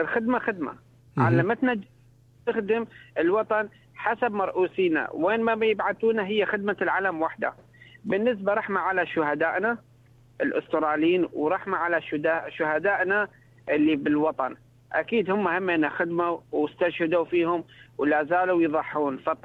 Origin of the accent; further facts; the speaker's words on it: Iraq; now in Australia; أنا عراقي